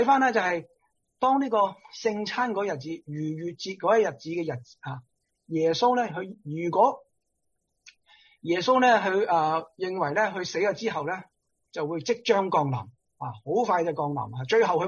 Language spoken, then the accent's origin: Cantonese; China; 我哋中国人咧听到呢句说话咧最开心啦吓，